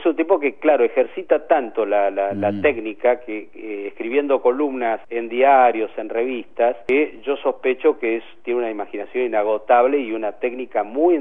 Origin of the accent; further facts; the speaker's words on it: Patagonia, Argentina; moved away as an adult; now in Buenos Aires, Argentina; Llegué a Buenos Aires desde la Patagonia, estudié periodismo hasta el 79